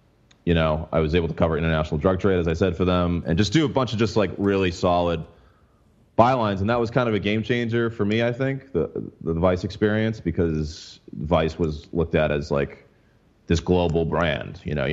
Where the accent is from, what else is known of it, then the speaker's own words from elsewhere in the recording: Massachusetts, United States; I mean, I'm a kid from Massachusetts. I went to UMass.